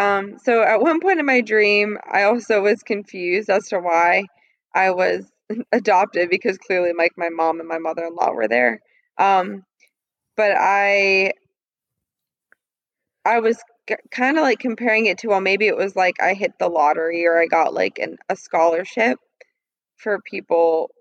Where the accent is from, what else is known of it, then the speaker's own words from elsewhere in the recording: Pennsylvania, United States; now in South Carolina, United States; we drove home from Pennsylvania back down to South Carolina, and I'm from Pennsylvania.